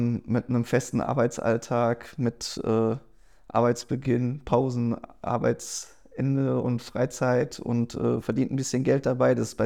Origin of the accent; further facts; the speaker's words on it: Baden-Württemberg, Germany; Ich komme eigentlich aus dem Schwarzwald und eben durch diese Vogelfaszination bin ich am Stettiner Haff gelandet